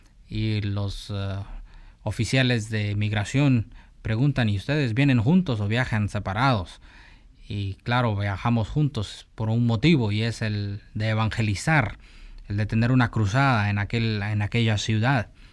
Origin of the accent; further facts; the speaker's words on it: Guatemala; Este servidor, como un guatemalteco, usa pasaporte guatemalteco.